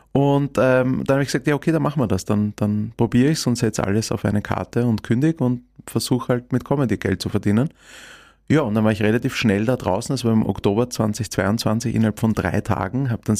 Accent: Vienna, Austria; born or raised there

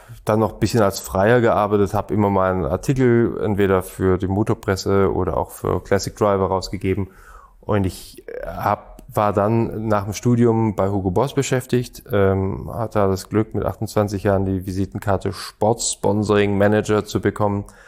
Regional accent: Stuttgart, Baden-Württemberg, Germany; Ich bin eher gebürtiger Stuttgarter

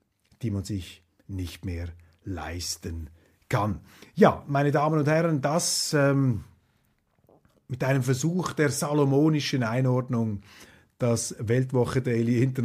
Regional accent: Switzerland; Ich weiß, wenn man als Schweizer über Merkel redet, dann ist heute in Deutschland, stößt man vielleicht auf taube Ohren

